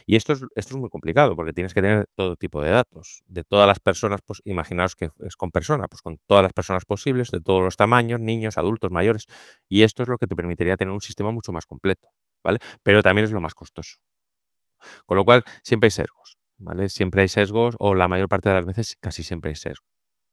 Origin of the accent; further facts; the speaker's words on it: Spain; nosotros como españoles hemos nacido en España y lo que entendemos, tenemos un sesgo, que es vivir en España, en Madrid o donde sea